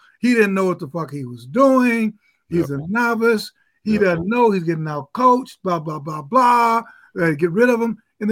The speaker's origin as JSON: {"language": "English", "town": "Chicago", "region": "Illinois", "country": "United States", "tie": "born or raised there", "said": "It's like growing up in Chicago. You have, summer, 2 days of spring, then winter."}